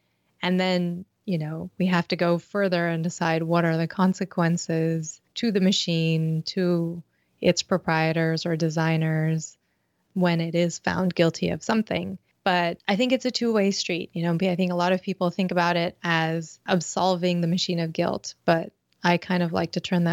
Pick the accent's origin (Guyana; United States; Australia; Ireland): United States; explore, I guess, the two aspects of myself culturally, which is, you know, American from the US side and Indian from the South Indian side.